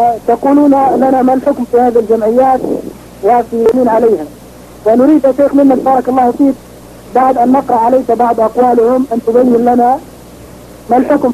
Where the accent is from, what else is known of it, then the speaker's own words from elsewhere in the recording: Palestine; شيخ نحن شباب من فلسطين.